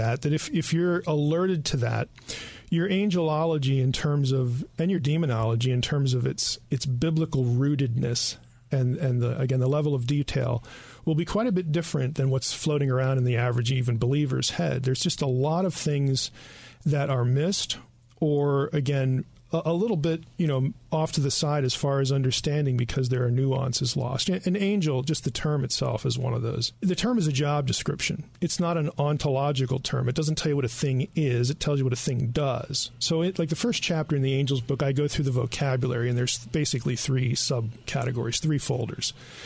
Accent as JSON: {"language": "English", "town": "Lebanon", "region": "Pennsylvania", "country": "United States", "said": "I'm from Lebanon, Pennsylvania."}